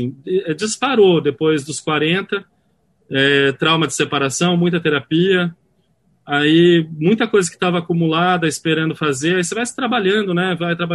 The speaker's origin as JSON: {"language": "Portuguese", "town": "Campinas", "region": "São Paulo", "country": "Brazil", "tie": "born there", "said": "eu nasci em Campinas, né? Aí morei um tempo em São Paulo, voltei para Campinas para me formar, né? Fui para São Paulo"}